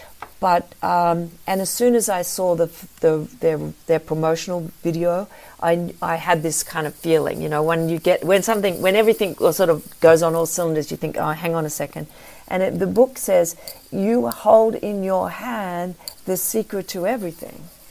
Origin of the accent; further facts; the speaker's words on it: Australia; growing up in Australia, one of the things I'm very interested in is decolonizing wellness.